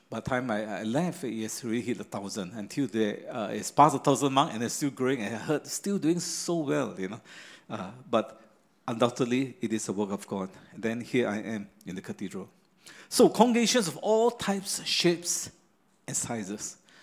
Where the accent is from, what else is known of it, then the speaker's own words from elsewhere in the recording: Malaysia; now in Singapore; I am not a Singaporean. At least I didn't grow up here. About maybe 3-4 years ago, I became a Singaporean. So I was a PR, parasite resident for many years.